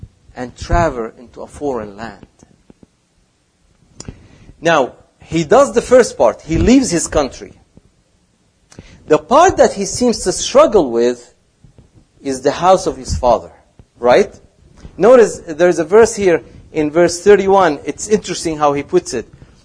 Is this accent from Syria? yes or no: yes; Syria; as I was growing up in Syria, many people who had left and come back